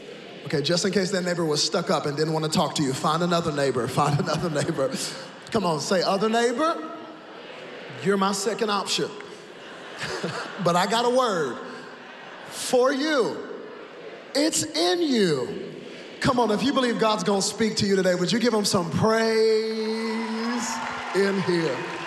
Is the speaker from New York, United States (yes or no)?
no; Dallas, Texas, United States; And Lord, because I am from Dallas, I ask that you would favor your team, America's team, the Dallas Cowboys, to defeat the Redskins in Jesus' name.